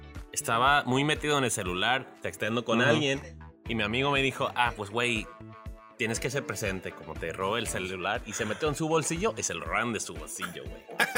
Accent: Missouri, United States; born there; Pero también nací en Missouri, güey. Y ahí vivo en rednecks, de verdad.

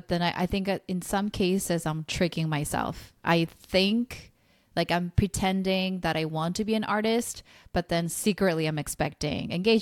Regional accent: South Korea; English is a second language; And as a fellow Korean person, like English not being my first language, and how did you become so good at copy?

